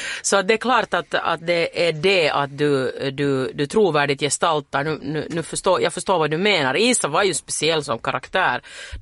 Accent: Finland; Jag är ju finsk och lite blyg

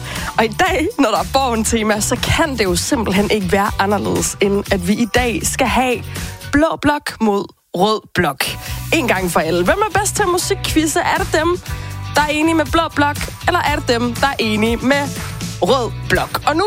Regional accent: Viborg, Central Denmark Region, Denmark; Jeg er jo selv fra Jylland, jeg er fra Viborg

